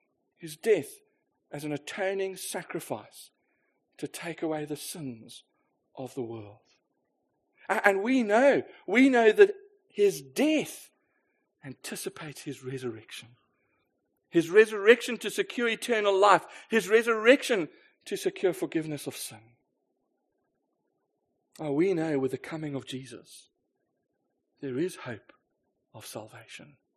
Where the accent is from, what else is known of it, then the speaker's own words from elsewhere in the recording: South Africa; Maybe that's just because I'm South African